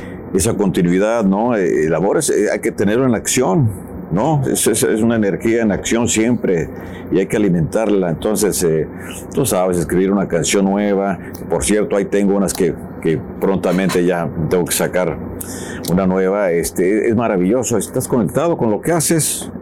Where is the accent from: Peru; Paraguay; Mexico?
Mexico; Rosales, Michoacán; nos íbamos allá en el pueblo, en área de Rosales, Michoacán, que me pongo de pie por mi tierra de Nita.